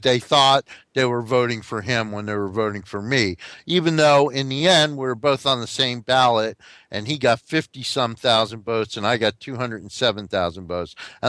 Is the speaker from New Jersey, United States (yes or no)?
yes; New Jersey, United States; You know, my home state of New Jersey had people like Millicent Fenwick.